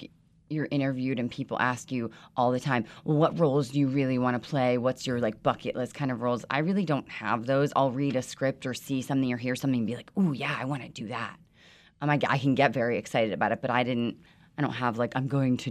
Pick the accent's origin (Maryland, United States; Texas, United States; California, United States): Maryland, United States; Bowie; I grew up in Bowie, Maryland. Bowie.